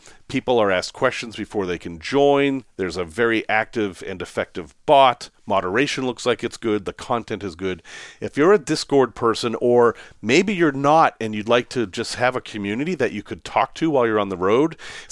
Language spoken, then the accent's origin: English; Salem, Massachusetts, United States; Now, I grew up in Boston, or I grew up in Salem, but near enough to Boston.